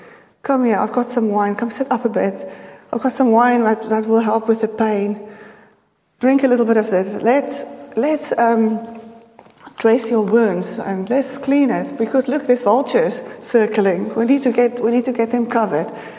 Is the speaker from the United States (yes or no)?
no; South Africa; I'm from South Africa.